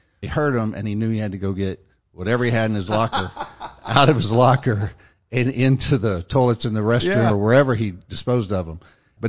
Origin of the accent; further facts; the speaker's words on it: Houston, Texas, United States; So growing up in East Houston in the 70s and 80s and 90s.